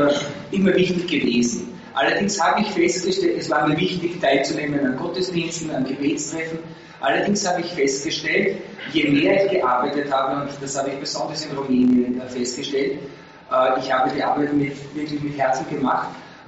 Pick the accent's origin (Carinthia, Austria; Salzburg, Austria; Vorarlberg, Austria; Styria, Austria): Salzburg, Austria; moved away as an adult; now in Vienna, Austria; Ich komme aus Salzburg, bin in einer 7-köpfigen Familie aufgewachsen.